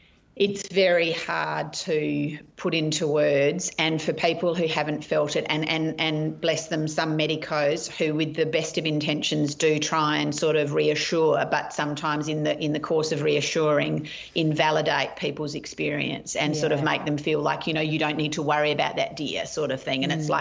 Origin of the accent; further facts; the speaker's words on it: Adelaide, South Australia, Australia; also born or lived in Melbourne / Sydney; Yes, born and raised in Adelaide. Lived in Adelaide until I was 21, and then spent some time living in Melbourne and Sydney, and then came back to Adelaide just before Mum died when I was about 29, 30.